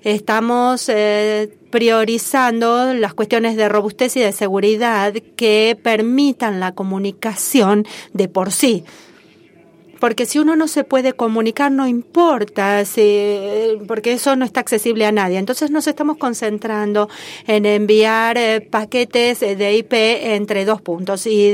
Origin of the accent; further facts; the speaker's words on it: Sweden; yo vengo de Suecia y estamos conectados